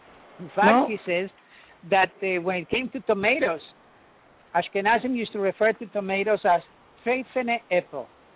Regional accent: Uruguay; when I was growing up in Uruguay, my father … used to make his own wine.

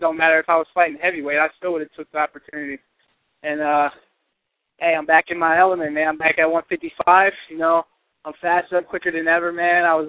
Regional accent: Ohio, United States; I'm from Ohio, so you know that's where we're going.

